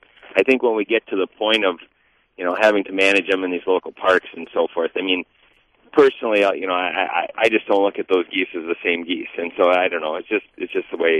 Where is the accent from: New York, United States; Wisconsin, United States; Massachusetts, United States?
Wisconsin, United States; Milwaukee; now in Sturgeon Bay, United States; You know, I grew up in Milwaukee, and it was a big deal for us to take a trip in the 60s, in the 70s.